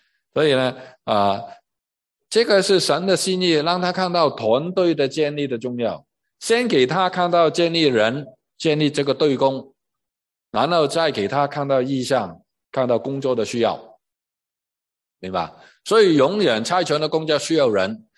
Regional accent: Guangdong, China; 所以巴西我们我们广东人

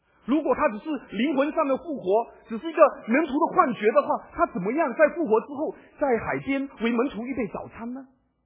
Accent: Malaysia; 我在马来西亚长大

